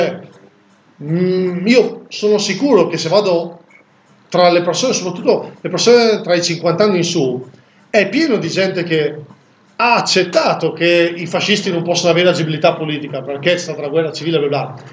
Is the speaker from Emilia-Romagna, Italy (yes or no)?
no; Lombardy, Italy; ma tipo dalle mie parti la resistenza non è esistita, perché io vivo nel Bresciano